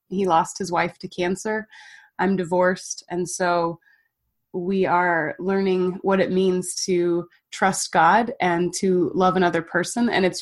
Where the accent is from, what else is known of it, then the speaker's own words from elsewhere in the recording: California, United States; I grew up in California.